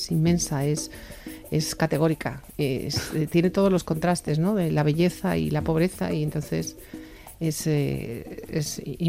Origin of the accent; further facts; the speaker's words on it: Spain; a día de hoy somos mercenarios españoles